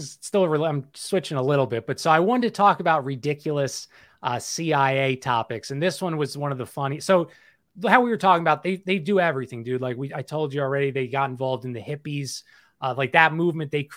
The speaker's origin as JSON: {"language": "English", "town": "Philadelphia", "region": "Pennsylvania", "country": "United States", "said": "we're from the Philadelphia area. We both shared our drug days in North Philadelphia"}